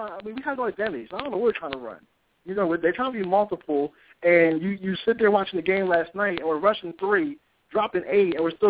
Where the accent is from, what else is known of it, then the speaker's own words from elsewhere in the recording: Philadelphia, Pennsylvania, United States; I'm an Eagles fan. I'm from Philly.